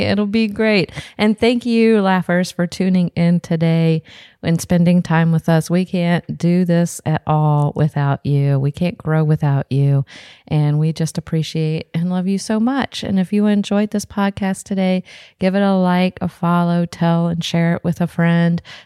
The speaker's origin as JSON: {"language": "English", "town": "Morgantown", "region": "West Virginia", "country": "United States", "moved": "yes", "said": "I'm from Morgantown, West Virginia. I'm familiar with I'm familiar with this. And then I moved here and I was like, oh."}